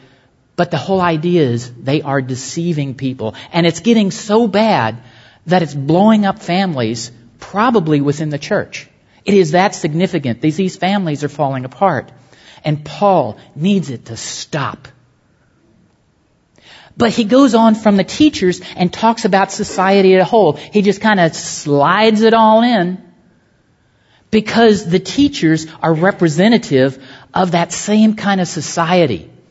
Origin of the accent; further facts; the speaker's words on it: McCamey, Texas, United States; growing up in McCamey, Texas, and taking world geography at McCamey High School